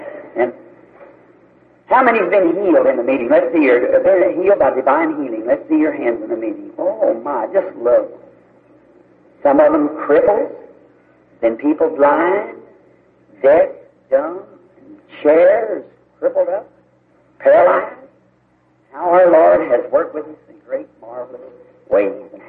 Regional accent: Jeffersonville, Indiana, United States; I would like to have my farewell meeting maybe at my hometown in Jeffersonville.

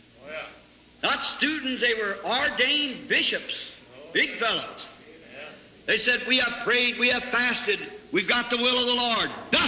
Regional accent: Ireland; My people formerly were Catholic, you know. So, being an Irishman.

